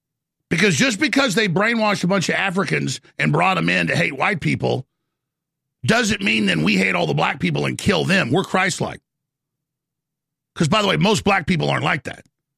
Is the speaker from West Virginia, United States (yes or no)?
no; Dallas, Texas, United States; Whatever reason, where I grew up in Dallas, it just happened a lot.